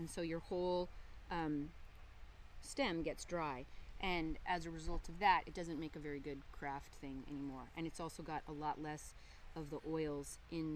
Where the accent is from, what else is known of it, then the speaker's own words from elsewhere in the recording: Colorado, United States; And so where I grew up in Colorado, that would have happened actually a little bit earlier